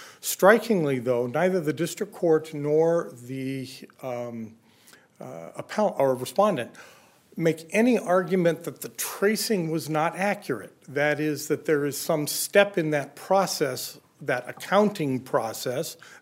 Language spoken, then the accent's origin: English; Mankato, Minnesota, United States; I'm an attorney from Mankato, Minnesota, fighting a Minnesota cold.